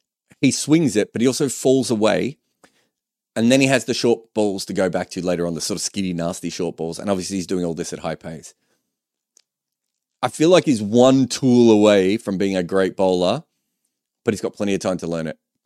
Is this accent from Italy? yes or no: no; India; As an Indian, it breaks my heart seeing Indian player versus Indian player wars.